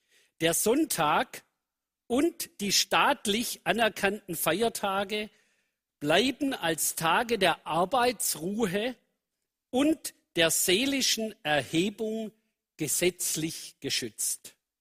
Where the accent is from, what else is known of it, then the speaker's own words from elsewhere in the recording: Swabia, Germany; ich komme aus dem Schwäbischen, schaffe, schaffe, Häusle baue und nicht nach dem Mädle schaue.